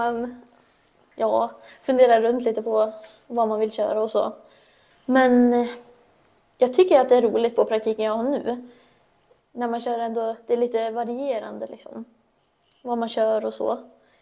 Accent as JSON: {"language": "Swedish", "town": "Sollefteå", "region": "Västernorrland County", "country": "Sweden", "tie": "born or raised there", "said": "och går trean. Jag är från Sollefteå, uppvuxen, men nu bor jag i Nyland."}